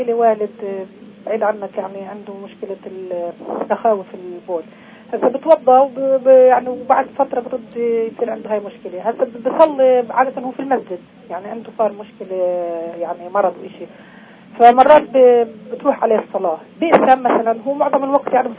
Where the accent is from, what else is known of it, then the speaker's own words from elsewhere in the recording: Anabta, Tulkarm Governorate, Palestine; من عنبتة.